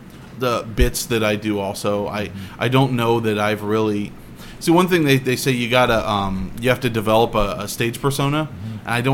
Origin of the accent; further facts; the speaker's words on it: Clovis, United States; I have a 10-minute bit about how about growing up in Clovis and being around a bunch of racists for most of my childhood.